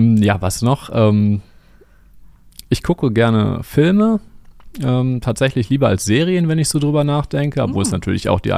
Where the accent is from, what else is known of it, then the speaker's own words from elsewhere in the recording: Düsseldorf, North Rhine-Westphalia, Germany; 5 Dinge, ja, ich bin Düsseldorfer.